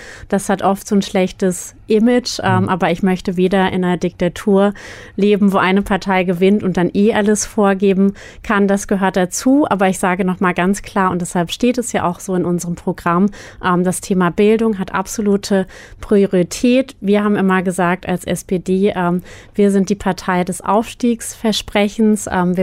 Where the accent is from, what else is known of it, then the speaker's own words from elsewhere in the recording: Bielefeld, North Rhine-Westphalia, Germany; ich komme vom Biohof hier aus Bielefeld.